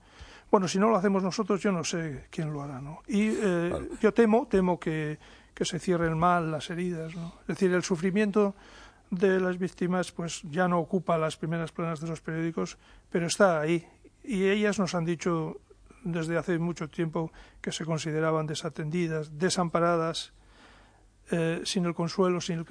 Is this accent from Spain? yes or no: yes; San Sebastián, Basque Country, Spain; born there; Yo paseaba recientemente por mi ciudad natal, San Sebastián